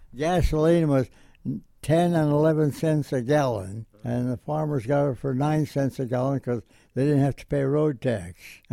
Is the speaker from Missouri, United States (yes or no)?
no; Fresno, California, United States; Yes, I grew up in Fresno, California.